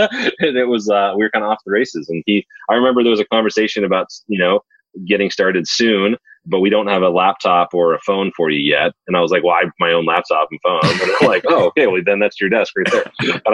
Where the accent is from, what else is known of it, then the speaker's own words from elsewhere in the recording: West Virginia, United States; born there; well, I was born in West Virginia, which is a really weird place to start.